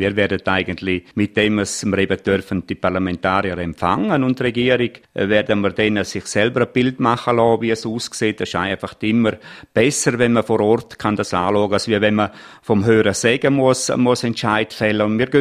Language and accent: German; Switzerland; Nein, wir sind Schweizer, das möchte ich ganz klar betonen.